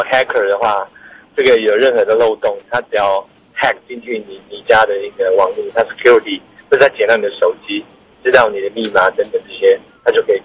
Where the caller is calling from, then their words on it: Taoyuan, Taiwan; 是桃园，我是桃园的